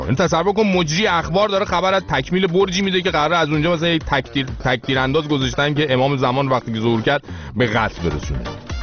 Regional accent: Iran; به عنوان یه ایرانی

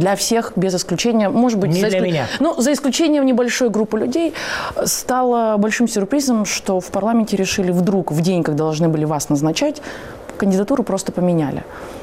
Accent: Moldova; я как молдаванка говорю

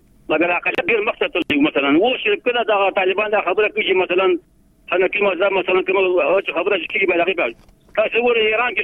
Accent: Afghanistan; born there

